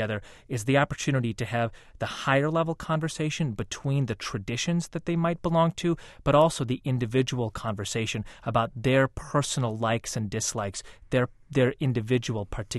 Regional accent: United States; Although, you know, I'm an American and I grew up in this country, and my experience is a very American experience

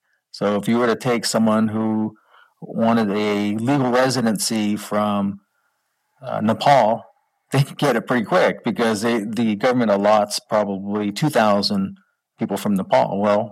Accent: Biloxi, Mississippi, United States; born there; But my dad was in the military, and that's how I was born at Keesler Air Force Base, Biloxi, Mississippi.

